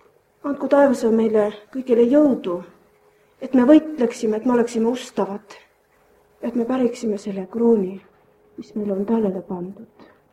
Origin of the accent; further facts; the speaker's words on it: Pärnu, Pärnu County, Estonia; sest ma olen Pärnust